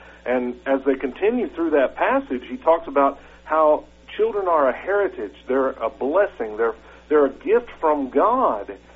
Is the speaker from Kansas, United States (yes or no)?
yes; Kansas, United States; moved away; I grew up in Kansas, and a lot of times when I'm talking, I say, you guys, because that's what everyone says.